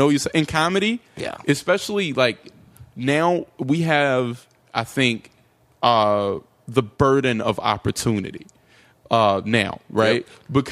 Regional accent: North Carolina, United States; I grew up in North Carolina.

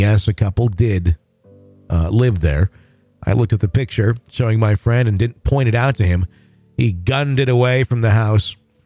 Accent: Topeka, Kansas, United States; I have two stories from my time at college in Atchison and here in my hometown of Topeka.

